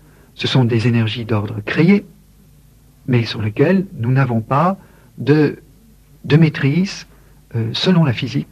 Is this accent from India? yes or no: yes; India; précisément parce que je venais de l'Inde